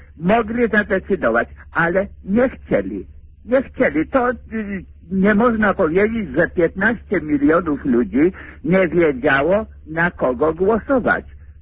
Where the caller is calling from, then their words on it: Warsaw, Masovian Voivodeship, Poland; Jestem z Warszawy.